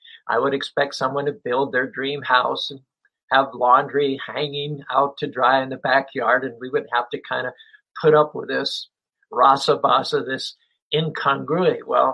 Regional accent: Stallstown, Pennsylvania, United States; Turns out I'm from Stallstown, Pennsylvania, a small town of not more than 100 people.

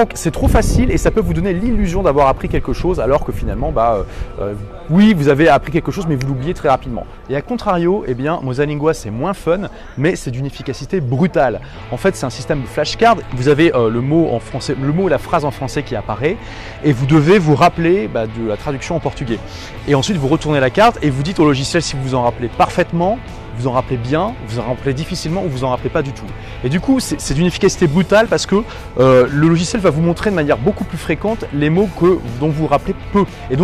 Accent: France; Mais en plus, ils ont vu que je suis français, que je fais l'effort de parler une autre langue.

